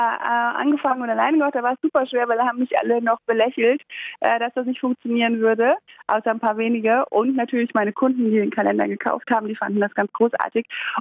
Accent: Morocco; Komisch, Marokko, also schöne Grüße nach Marokko, in meinem Heimatland.

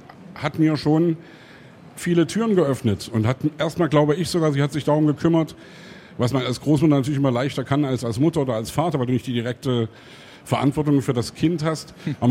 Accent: East Germany, Germany; Früher bei uns in der DDR gab es Wahlen, die waren genauso schwachsinnig wie die Wahl, die bei Putin jetzt stattgefunden hat.

